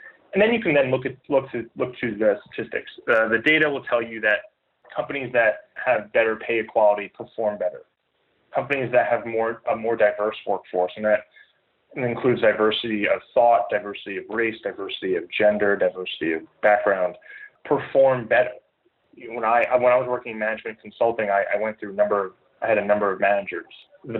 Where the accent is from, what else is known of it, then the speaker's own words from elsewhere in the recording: New Jersey, United States; I grew up in New Jersey, went to undergraduate at Johns Hopkins University in Baltimore, worked for several years in Washington, D.C. doing management consulting